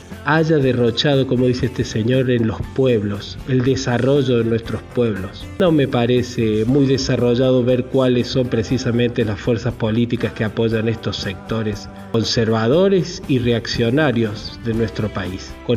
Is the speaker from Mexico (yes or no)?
no; Argentina; Estamos aquí, somos argentinos y también tenemos derechos